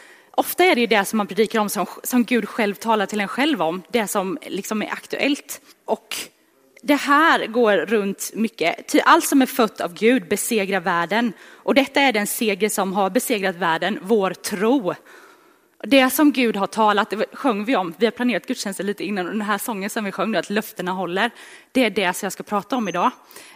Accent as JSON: {"language": "Swedish", "town": "Jönköping", "region": "Jönköping County", "country": "Sweden", "lives_now": "Örnsköldsvik, Sweden", "said": "jag kom hit för ungefär 2,5 månader sedan. Jag damp ner här i Övik. Jag är från Jönköping som ligger, alla vet kanske var Jönköping ligger, men om du inte har koll så ligger det vid Vätterns sydspets."}